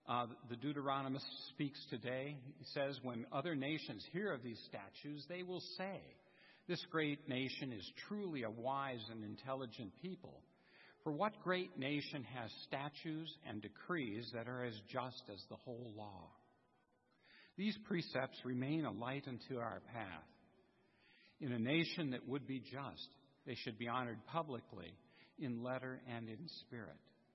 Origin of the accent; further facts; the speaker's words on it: St. Louis, Missouri, United States; born there; I can't help myself. I was born in St. Louis.